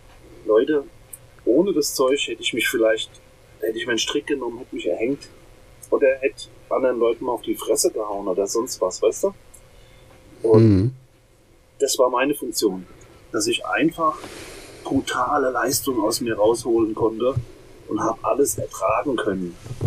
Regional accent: Lower Saxony, Germany; Ich komme aus der Jade-Ecke her

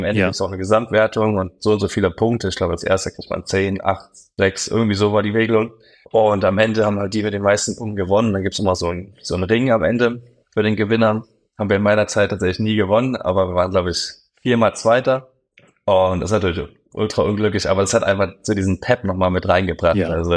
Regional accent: Dresden, Saxony, Germany; weil alle eigentlich wussten, ich bin Dresdner.

